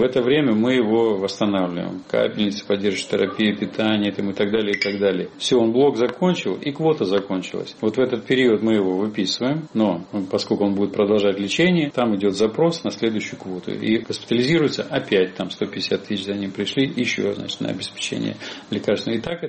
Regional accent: Russia; я гражданин, россиянин, я патриот

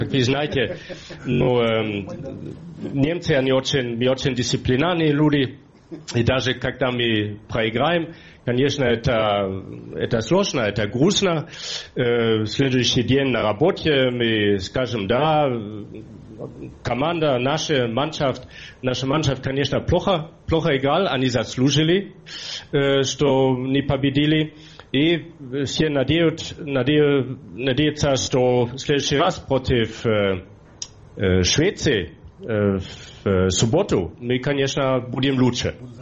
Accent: Germany; Russian is a second language; also born or lived in Russia; Конечно, я немец, я всегда буду немец

